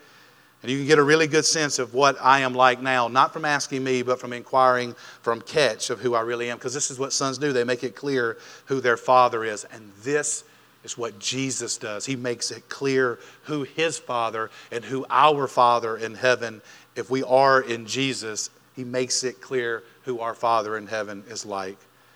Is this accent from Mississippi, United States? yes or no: yes; Smithfield, Mississippi, United States; and I grew up in Smithfield, Mississippi, but for the sake of easiness, we'll just say Amory, because Smithfield doesn't have a Walmart.